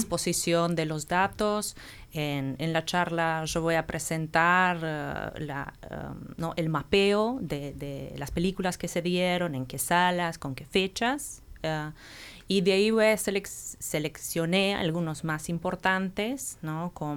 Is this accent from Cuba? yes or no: no; Romania; now in Uruguay; Bien, yo soy rumana, uh-huh. Vivo en Uruguay desde 6 años y medio.